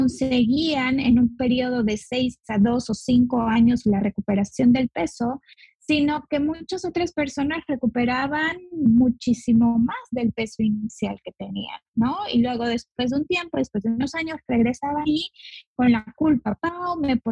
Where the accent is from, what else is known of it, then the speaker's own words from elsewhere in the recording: Mexico; Yo soy de México y vivo en la península de Yucatán.